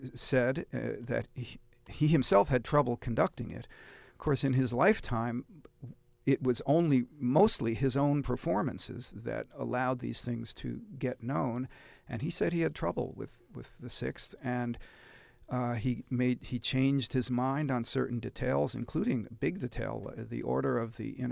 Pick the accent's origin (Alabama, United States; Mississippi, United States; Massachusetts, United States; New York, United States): New York, United States; I was an adolescent, really, growing up in the New York area during the heyday of Leonard Bernstein's music directorship in the early 60s.